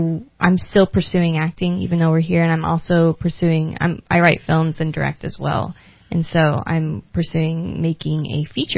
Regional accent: St. Paul, Indiana, United States; I grew up in St. Paul, which is like 1,000 people-ish, and then went to school in like Greensburg, which is probably like 10,000 people, very small town.

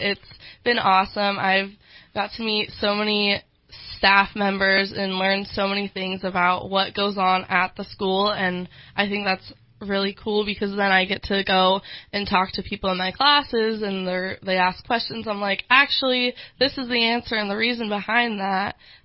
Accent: Eureka, California, United States; So I am from Eureka, California. I graduated from Eureka High.

